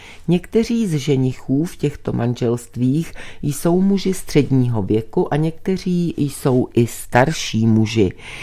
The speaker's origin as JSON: {"language": "Czech", "country": "Iran", "second_language": "Czech", "said": "Íránská islámská republika, odkud pocházím"}